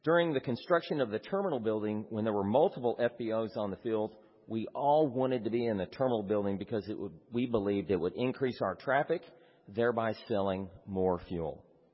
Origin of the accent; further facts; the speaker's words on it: Dallas, Texas, United States; I am from Dallas.